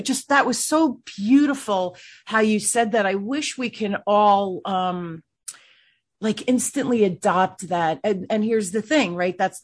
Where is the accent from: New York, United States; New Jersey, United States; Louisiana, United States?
New Jersey, United States; Newark; I grew up, I was a little girl. I grew up in Newark, New Jersey, here in New Jersey. We were the melting pot.